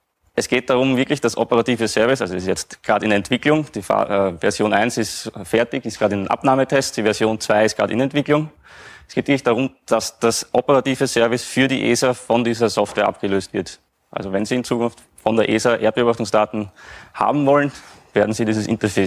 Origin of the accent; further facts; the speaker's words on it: Vienna, Austria; man hört es vielleicht, ich komme aus Wien, also nicht ein bisschen weiter im Süden.